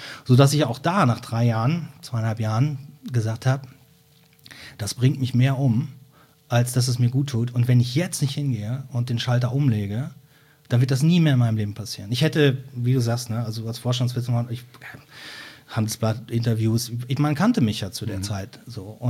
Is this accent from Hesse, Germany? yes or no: no; Cologne, North Rhine-Westphalia, Germany; die ich als Kölner natürlich so nicht mitbekommen habe in ihren Anfängen